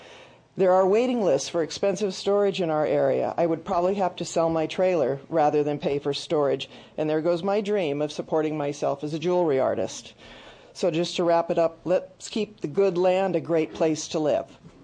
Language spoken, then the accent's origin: English; Santa Barbara, California, United States; now in Goleta, United States; I was born and raised and educated in Santa Barbara. I moved to Goleta in 2003 so I could be closer to my elderly mother.